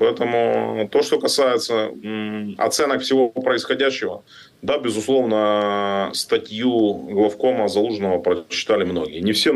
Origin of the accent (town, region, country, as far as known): Kerch, Crimea, Ukraine; born or raised there; moved away